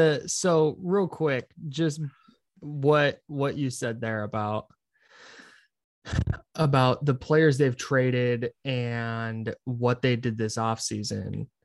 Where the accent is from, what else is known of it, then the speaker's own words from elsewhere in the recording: Brentwood, California, United States; I grew up in Brentwood, so 45 minutes east of Oakland.